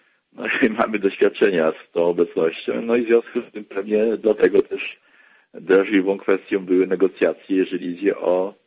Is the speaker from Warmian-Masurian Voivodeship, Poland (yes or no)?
no; Legnica, Lower Silesian Voivodeship, Poland; Ja się wychowałem w Legnicy, mieszkałem gdzieś w Legnicy, tam były wojska sowieckie